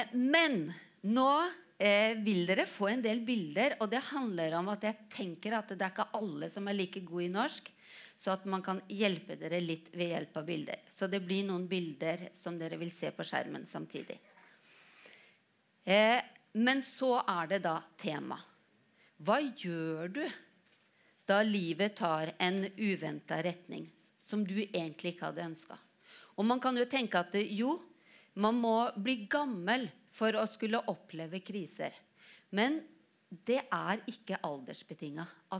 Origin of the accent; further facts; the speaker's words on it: Halden, Østfold, Norway; now in Elverum, Norway; Men jeg kommer ifra Halden. Så jeg var innflytter til Elverum.